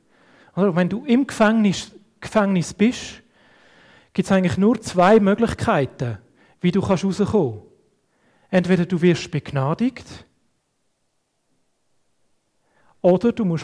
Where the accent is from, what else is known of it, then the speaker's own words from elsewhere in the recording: Switzerland; Haben wir als Schweizer sehr stark verinnerlicht.